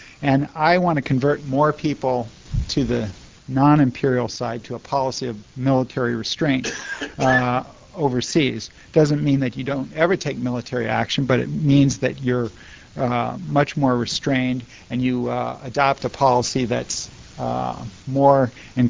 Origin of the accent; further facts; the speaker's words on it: United States; if you look at it as an American, most Americans aren't aware of this